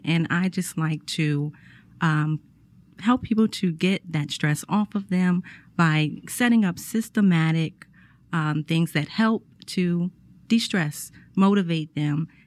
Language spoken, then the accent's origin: English; Baltimore, Maryland, United States; moved away as an adult; now in Atlanta, United States; I am from Baltimore, Maryland. I moved to Atlanta to go to college, like so many people have.